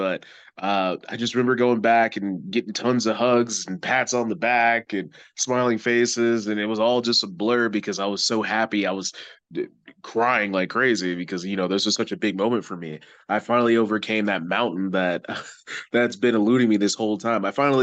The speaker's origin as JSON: {"language": "English", "town": "Clarksville", "region": "Tennessee", "country": "United States", "tie": "born or raised there", "said": "that was in Oak Grove, Kentucky, a little bit outside of my hometown of Clarksville, Tennessee"}